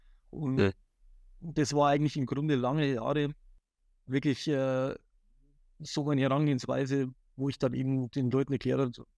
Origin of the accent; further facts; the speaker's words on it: Bavaria, Germany; ich bin ursprünglich aus Bayern, also ein kleines Dorf, ja, eine kleine Stadt